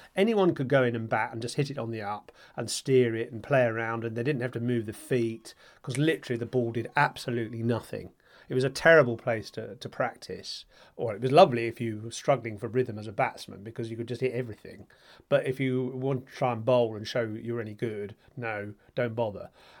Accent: England, United Kingdom; I just said, I'm an Englishman here, you know, sort of thing.

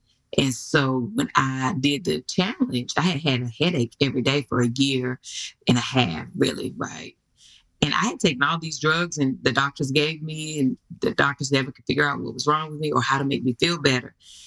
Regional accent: North Carolina, United States; You know, I'm from North Carolina, honey, so barbecue is a big thing.

